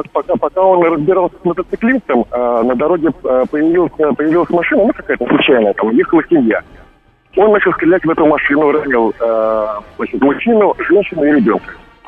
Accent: Spain; ну, я из Испании, у нас в отеле случился трагический случай

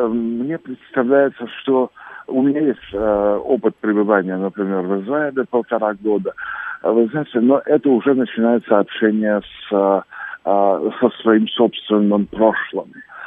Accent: Moscow, Russia; Я москвич и практически всю жизнь прожил в Москве.

